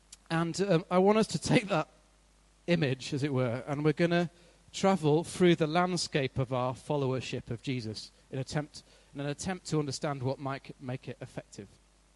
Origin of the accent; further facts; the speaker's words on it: Yorkshire and the Humber, United Kingdom; I grew up in North Yorkshire. Best beer, best tea, best cricket.